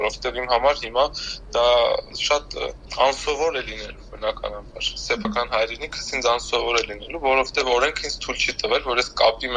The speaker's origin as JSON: {"language": "Armenian", "region": "Yerevan", "country": "Armenia", "lives_now": "Marseille, France", "said": "ես Երևանցի եմ թե Մարսելացի եմ, հիմա ես պատրաստվում եմ ետ գալ Հայաստան"}